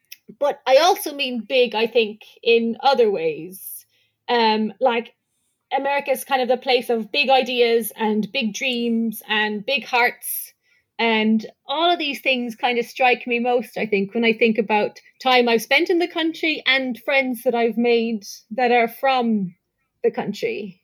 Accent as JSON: {"language": "English", "country": "Ireland", "lives_now": "United States", "said": "I am from Ireland, which is very small."}